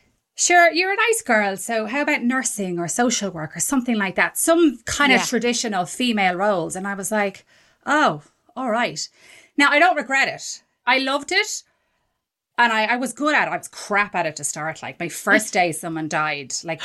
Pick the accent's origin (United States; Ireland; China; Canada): Ireland; as I said, I'm Irish. So there's an Irish female thing about me that's like, it's Catholic Ireland.